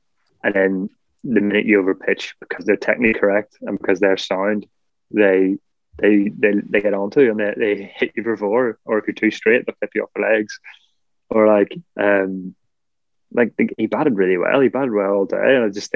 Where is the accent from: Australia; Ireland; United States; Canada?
Ireland; But at the minute, I'm an Irish player and happy to stay that way.